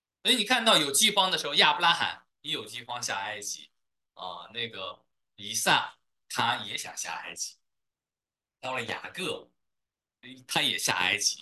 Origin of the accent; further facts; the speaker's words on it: China; moved away as an adult; now in United States; 我们中国人更是有这样的传统。我们移民来美国，也就是这个原因，水草丰富，我们就来了。